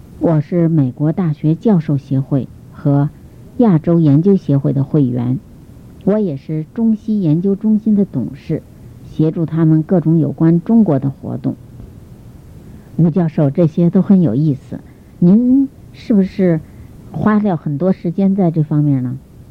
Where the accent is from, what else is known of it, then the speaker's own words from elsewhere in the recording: Philippines; moved away; also born or lived in Quanzhou, China; 我是在中国福建省的泉州出生的。我3岁左右，我们全家搬到菲律宾，我是在那边长大的。